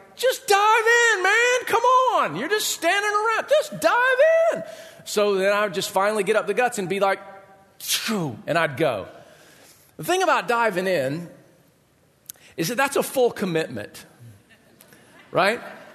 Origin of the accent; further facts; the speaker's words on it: Georgia, United States; I was little, growing up in Georgia, I didn't have a swimming pool at our house